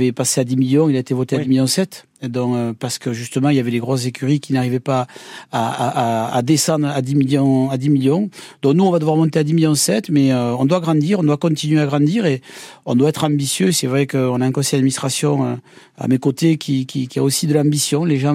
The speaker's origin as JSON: {"language": "French", "town": "Lourdes", "region": "Occitanie", "country": "France", "said": "Je suis de Lourdes"}